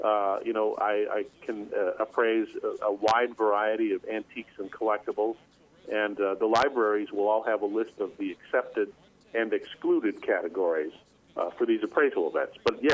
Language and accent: English; Green Bay, Wisconsin, United States; I was a reporter and editor at papers first in my hometown of Green Bay, Wisconsin